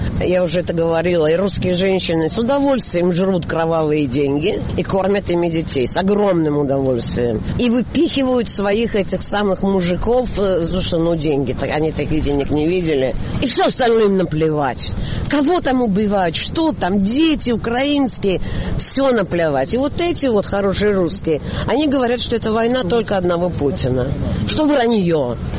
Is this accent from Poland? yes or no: yes; Warsaw, Masovian Voivodeship, Poland; Я из Варшавы.